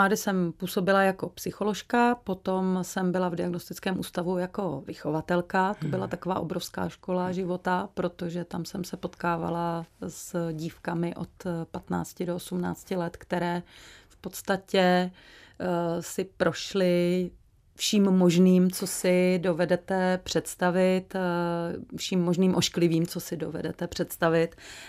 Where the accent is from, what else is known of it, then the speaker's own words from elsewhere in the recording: Central Bohemian Region, Czechia; protože jsem ze Středočeského kraje